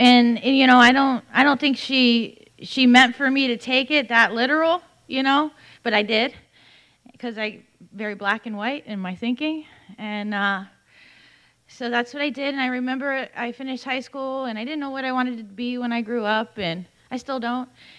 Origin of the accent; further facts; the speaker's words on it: Miami, Florida, United States; I'm born and raised in Miami, Florida. I'm a local.